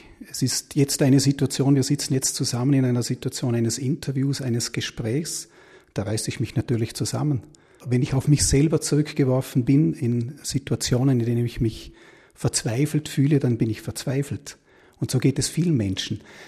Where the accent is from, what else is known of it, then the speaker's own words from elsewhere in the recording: Vorarlberg, Austria; jetzt ist es den Knurk, würde ich als Vorarlberger sagen.